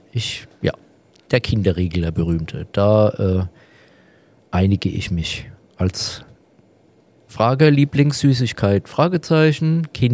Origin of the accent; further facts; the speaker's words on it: Baden-Württemberg, Germany; Ich bin im Kraichgau groß geworden und hinter diesem beschriebenen Berg von mir eben liegt der Odenwald. Also mein Elternhaus ist das letzte Haus im Kraichgau